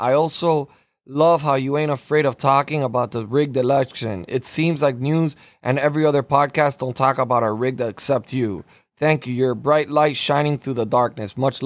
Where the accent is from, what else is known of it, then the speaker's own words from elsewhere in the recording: Aberdeen, South Dakota, United States; I was wondering if you would consider coming to my hometown of Aberdeen, South Dakota.